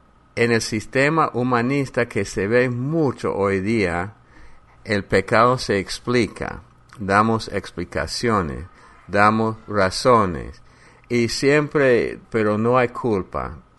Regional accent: Texas, United States; also born or lived in New Mexico; Yo soy de Texas, pero nací en el estado de Nuevo México.

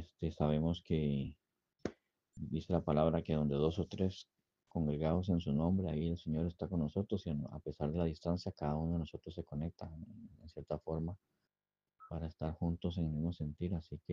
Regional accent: Costa Rica; now in Basque Country, Spain; Soy de Costa Rica también.

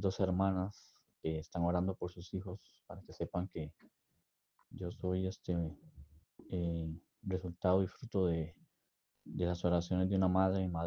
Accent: Costa Rica; now in Spain; Ya saben, yo soy de Costa Rica, pero vivo en el País Vasco, España.

